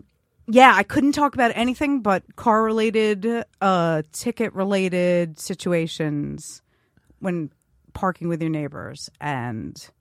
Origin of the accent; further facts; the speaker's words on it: Queens, New York, United States; So I'm originally from Queens.